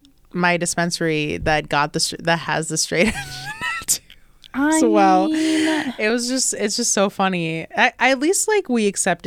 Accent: Seattle, Washington, United States; born there; Oh, I'm Lebanese. Yes. I'm Arab. I was born in Seattle, but my family is from Lebanon.

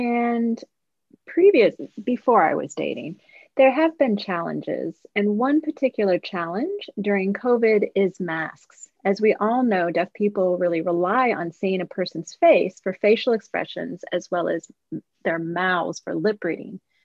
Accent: Minneapolis, Minnesota, United States; I'm from South Minneapolis. I'm 36 years old.

